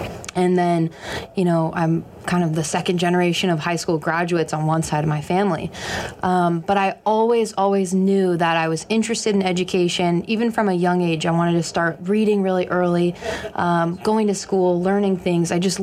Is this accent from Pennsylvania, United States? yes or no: no; Ohio, United States; I grew up in Ohio, so I was in the Midwest